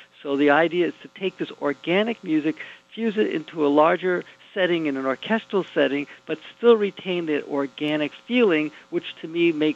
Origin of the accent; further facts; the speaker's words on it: Miami Beach, Florida, United States; Well, I grew up in Miami Beach. I went to North Beach Elementary, Nautilus Junior High School, and Miami Beach Senior High, and I had a wonderful time growing up.